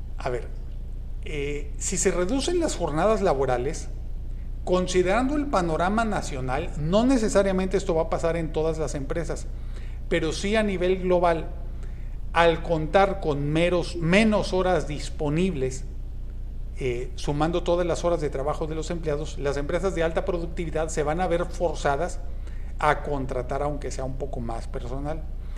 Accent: Mexico; a pesar de que voy a sonar como macho mexicano

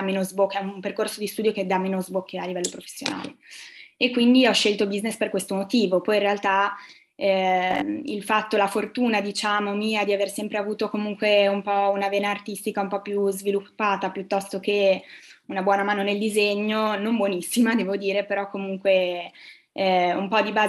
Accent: Bologna, Emilia-Romagna, Italy; born there; moved away as an adult; Nasco a Bologna, infatti, esattamente, ecco. Nel 1995, 22 settembre. E sì, nasco a Bologna, in realtà poi alla tenera età di 18 anni sono andata abbastanza presto, sono andata via di casa, ho raggiunto Firenze

